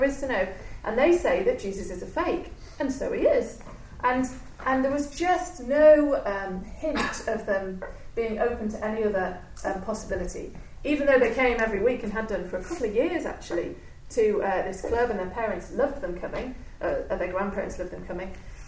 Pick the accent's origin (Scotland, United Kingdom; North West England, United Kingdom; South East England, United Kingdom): North West England, United Kingdom; You may have guessed I'm from England, over near Liverpool there.